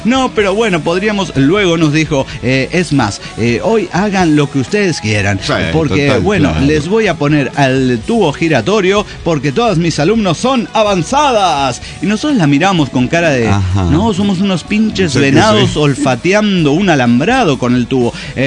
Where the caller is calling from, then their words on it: Córdoba, Argentina; Hola, ¿cómo están, amigos?